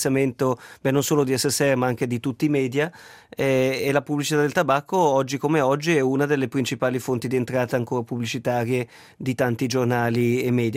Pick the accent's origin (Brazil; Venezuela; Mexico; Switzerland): Switzerland; Ticino; da ticinesi noi viviamo in una realtà un po' diversa